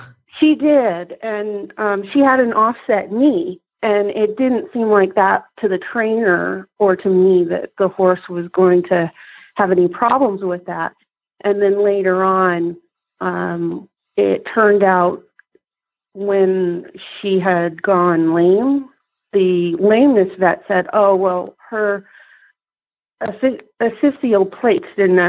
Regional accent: Salt Lake City, Utah, United States; I grew up in Salt Lake City, and I actually had leased horses until I was 16, and I was able to get my own horse.

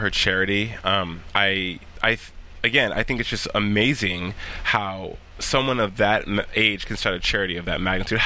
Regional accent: Albuquerque, New Mexico, United States; And I'm from Albuquerque, New Mexico.

